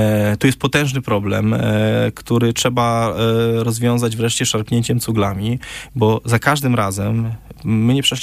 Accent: Opole, Opole Voivodeship, Poland; w Warszawie często mi się wypomina jako moją wadę to, że jestem właśnie z Opola

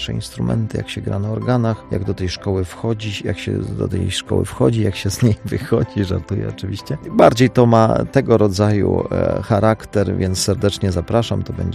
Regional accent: Opole Voivodeship, Poland; bo ja też pochodzę z ziemi głubczyckiej

